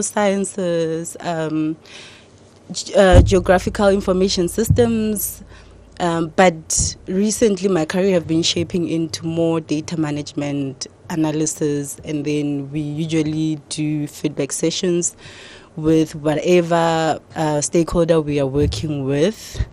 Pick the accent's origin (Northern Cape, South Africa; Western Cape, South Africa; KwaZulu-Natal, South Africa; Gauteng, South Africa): Gauteng, South Africa; Pretoria; I was born and bred in Pretoria, initially in Hammanskraal, then moved to Mabopane.